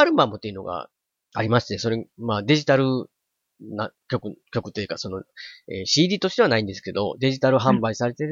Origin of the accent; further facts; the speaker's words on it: Osaka, Japan; って僕大阪なんですけど